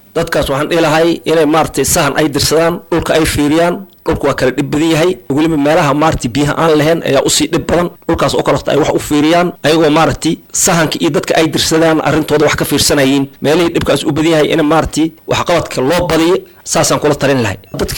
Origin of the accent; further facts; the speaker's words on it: Lifi, Mandera County, Kenya; waxaan ka imaaday Mandera gaar ahaan Lifi deegaankayga. Meesha aan gaar ahaan u deganahay waxaa la yiraahaa Bambo, waxay ka xisaaban tahay Warangaro Division.